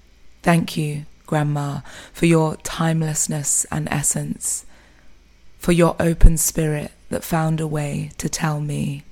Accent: Eastern Region, Uganda; first language Lugisu; English is a second language; I have asked my mum to read the poem in Lugisu, which is my mother tongue.

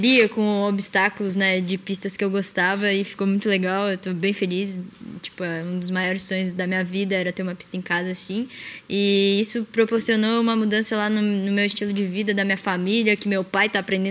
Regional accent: Florianópolis, Santa Catarina, Brazil; Eu sou de Floripa, pô, praia.

